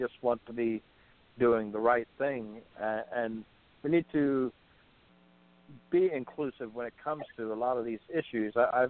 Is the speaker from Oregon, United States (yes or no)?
no; West Virginia, United States; now in Southern Ohio, United States; But I grew up in West Virginia, so there's a lot of Civil War sites across the places where I was living and exploring as a youth.